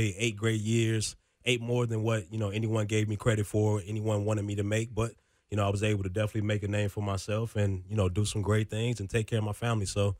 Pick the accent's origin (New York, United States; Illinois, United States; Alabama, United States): Illinois, United States; Chicago; I grew up in Chicago. I came up through football by going to North Dakota State.